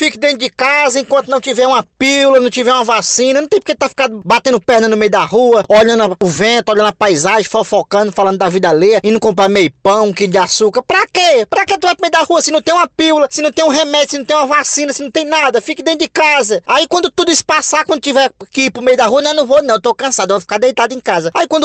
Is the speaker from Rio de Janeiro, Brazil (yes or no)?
no; Ceará, Brazil; Eu tô sendo humorista cearense, eu sou cearense.